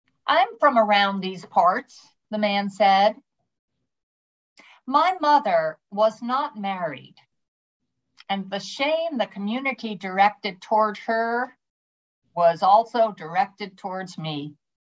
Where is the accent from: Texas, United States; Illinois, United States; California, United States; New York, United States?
New York, United States; I'm a New Yorker.